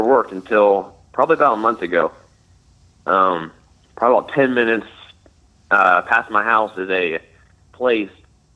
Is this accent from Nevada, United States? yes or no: no; Frankfort, Indiana, United States; Hi, I'm from Frankfort, Indiana.